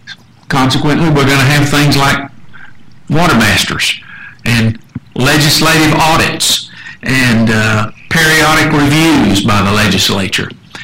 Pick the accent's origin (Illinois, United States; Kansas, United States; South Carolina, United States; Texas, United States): Texas, United States; Hillsboro; from Hillsborough. I was a district attorney in Hill County